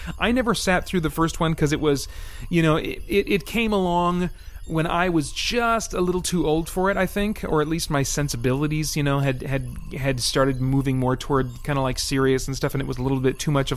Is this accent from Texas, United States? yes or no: no; Montana, United States; born there; I'm not Canadian. About. I was born in Montana, which is pretty close to Canada.